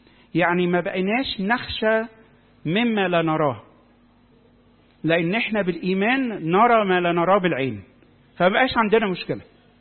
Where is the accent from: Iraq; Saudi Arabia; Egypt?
Egypt; لما جه معلمنا مرقس الرسول يأسس الكنيسة عندنا في مصر.